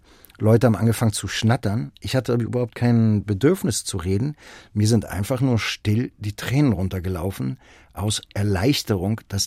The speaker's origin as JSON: {"language": "German", "region": "Berlin", "country": "Germany", "tie": "born or raised there", "said": "weil ich bin ja in Kreuzberg aufgewachsen"}